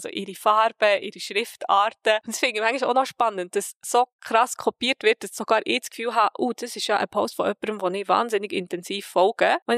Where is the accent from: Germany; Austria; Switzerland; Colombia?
Switzerland; ich komme aus der Schweiz.